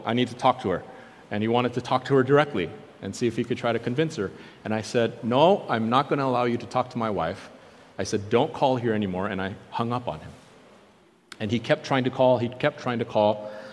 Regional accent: South Korea; I'm Korean, I was born in Korea.

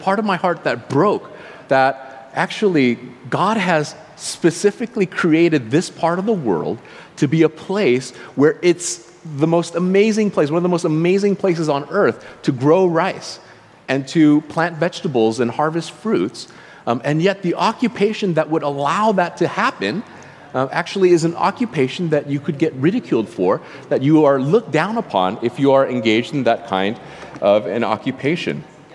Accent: United States; although I'm Asian myself, I am Korean and I grew up in the United States, and so the mindset that I grew up with was quite Western in nature

